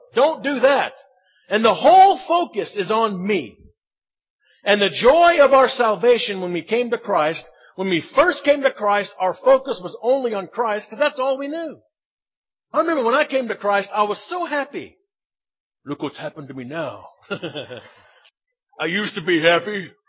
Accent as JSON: {"language": "English", "country": "United States", "moved": "as an adult", "lives_now": "South Africa", "said": "Now, I deal in dollars. I'm American. Our supporters back home, they give us dollars."}